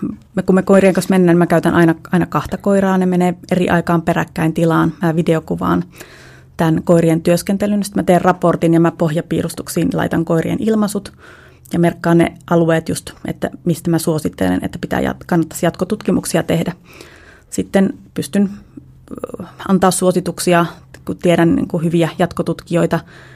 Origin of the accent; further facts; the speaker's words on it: Central Finland, Finland; Talvisin ollaan paljon tuolla Keski-Suomesta, mistä mä oon kotoisin